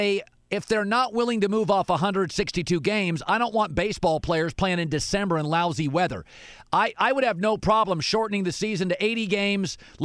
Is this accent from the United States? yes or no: yes; Seattle, Washington, United States; Listen, I grew up in Seattle, so I first saw you as a Mariner.